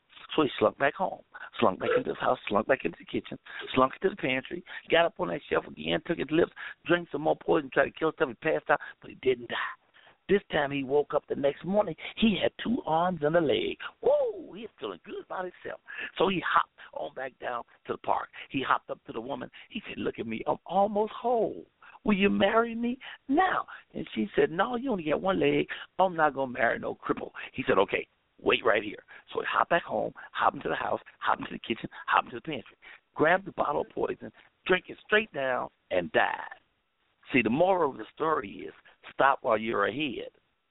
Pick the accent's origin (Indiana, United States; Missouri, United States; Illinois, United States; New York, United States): Illinois, United States; Chicago; Y'all know I'm from Chicago, Southside, Robert Telehome, 4352 South State, apartment 909